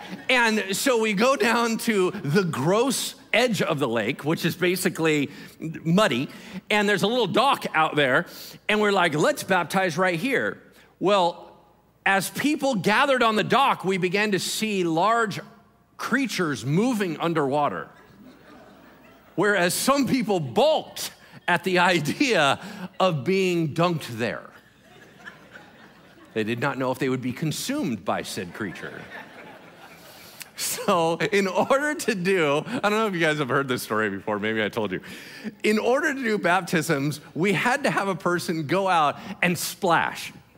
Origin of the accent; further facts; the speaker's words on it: California, United States; Anyway, and I'm on Folsom Lake. I grew up on Folsom Lake.